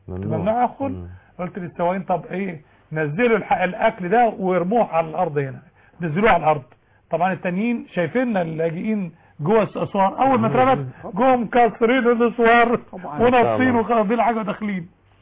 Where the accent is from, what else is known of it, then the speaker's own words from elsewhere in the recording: Egypt; إحنا عندنا في مصر بس 200,000 طبيب